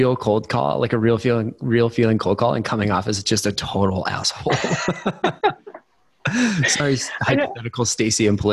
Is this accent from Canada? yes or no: yes; Canada; As a Canadian, I have to ask